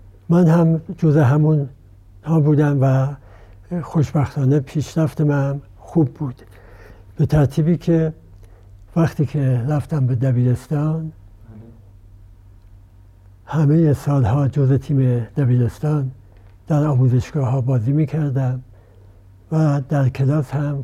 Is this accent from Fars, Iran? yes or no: no; Abbasabad, Hamadan, Iran; من 15/6/1324 در عباس آباد همدان تابستان به دنیا اومدم.